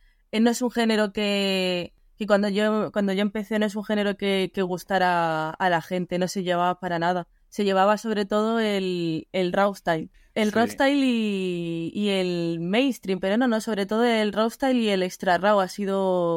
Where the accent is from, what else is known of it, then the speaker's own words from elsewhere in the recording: Castilla-La Mancha, Spain; also born or lived in Madrid; Pues yo soy de Castilla-La Mancha. He estado residiendo en Madrid 3 años, que es cuando creé el sello y demás, que también hacía eventos. Pero con el tema del COVID, pues tuve que volver